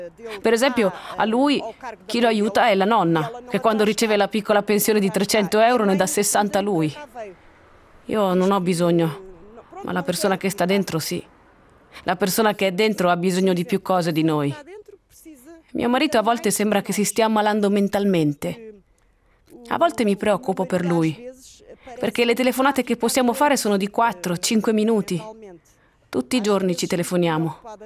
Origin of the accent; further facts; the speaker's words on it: Brazil; now in Italy; Io, per esempio, sono brasiliana. Mi sono stabilita